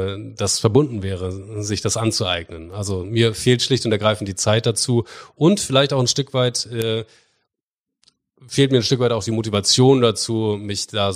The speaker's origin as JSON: {"language": "German", "region": "Bremen", "country": "Germany", "said": "Ich bin gebürtiger Bremer und, Entschuldigung, nicht gebürtiger Bremer, ich bin Bremer."}